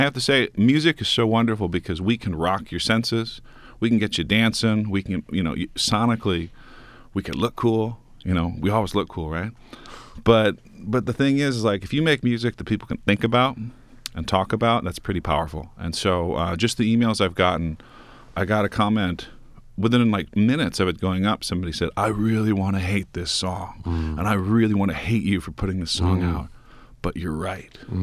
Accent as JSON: {"language": "English", "town": "Chicago", "region": "Illinois", "country": "United States", "said": "from Chicago."}